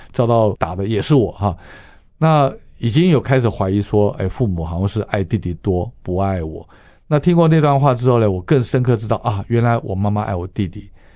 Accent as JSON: {"language": "Chinese", "region": "Kaohsiung", "country": "Taiwan", "tie": "born or raised there", "said": "我是高雄人，从小在高雄长大的，所以我受洗也是在高雄的国语礼拜堂受洗的。那读完雄中之后，就到台北的国防学院好去读书。"}